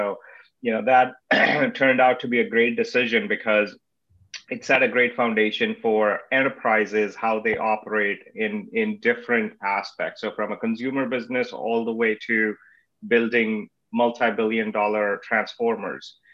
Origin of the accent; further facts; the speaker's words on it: Delhi, India; I grew up in India, in Delhi